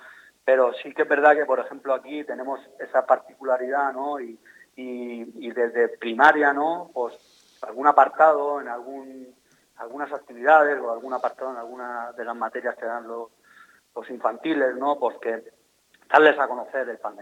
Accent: Elche, Valencian Community, Spain; nosotros los que vivimos aquí somos del Che toda la vida

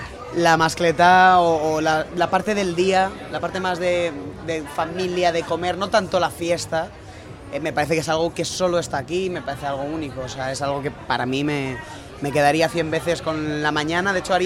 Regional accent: Alicante, Valencian Community, Spain; esta es mi tierra, la que me ha tocado y menos mal. O sea, quiero decir, lo especial que tiene para mí es que he nacido aquí.

